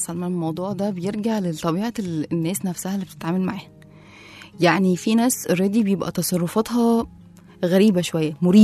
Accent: Upper Egypt, Egypt; وخصوصا عشان احنا من الصعيد، فالموضوع عندنا جميل كده وحلو

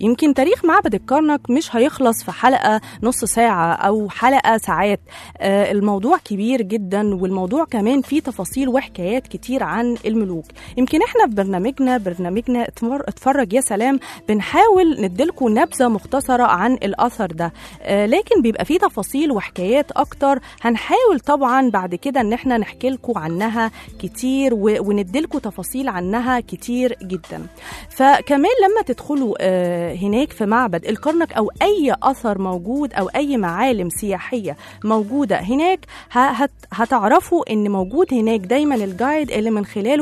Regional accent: Egypt; ودايما يا رب بلدنا مصر تبقى اعظم البلاد وانجحها

